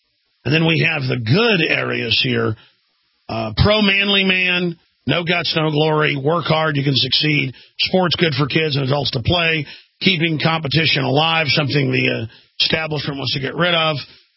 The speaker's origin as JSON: {"language": "English", "town": "Dallas", "region": "Texas", "country": "United States", "tie": "born or raised there", "said": "sitting there every Sunday and, of course, Monday nights with my parents growing up in Dallas, Texas, watching people like Roger Staubach play"}